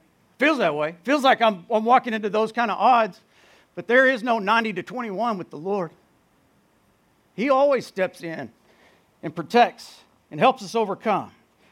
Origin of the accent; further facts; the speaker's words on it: Burleson, Texas, United States; And I grew up in Burleson, if y'all know where Burleson is.